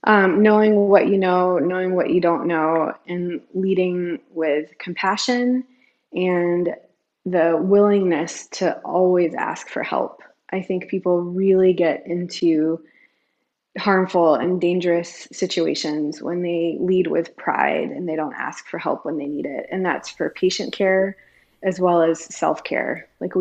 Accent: North Carolina, United States; now in Seattle, United States; if you'd ever told me growing up in North Carolina that I would end up in Seattle, I would have told you were crazy.

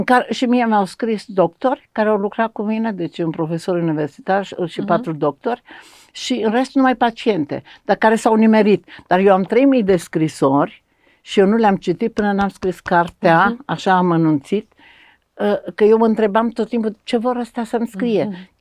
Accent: Romania; treaba asta emoțională, care noi n-am știut-o ca români

